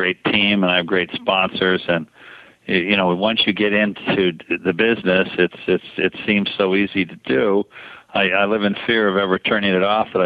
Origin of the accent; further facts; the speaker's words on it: San Diego, California, United States; Well, it was clearly growing up in San Diego, next to the largest oceanographic institution in the world